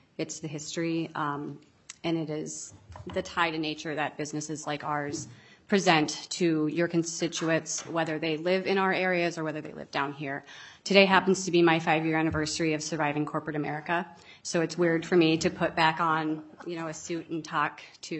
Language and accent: English; Minnesota, United States; I'm from Pamoosh Lake. We own Pamoosh Resort. It is located about 30 minutes from Bemidji.